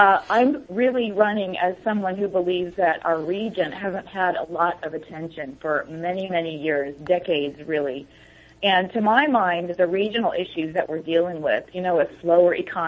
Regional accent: California, United States; I grew up in the Bay Area, and I'd like to say I grew up in a family with enough. So my dad was a teacher. My mom was an immigrant from Germany and went back to school.

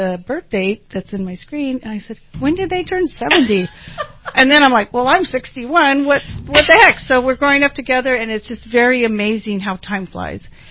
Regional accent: Salinas, California, United States; I grew up in Salinas area, so I have clients there.

